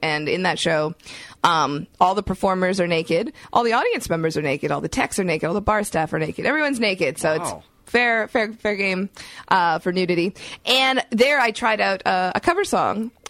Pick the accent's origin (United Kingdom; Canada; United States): Canada; As a Canadian who likes to say it a lot in a nice way.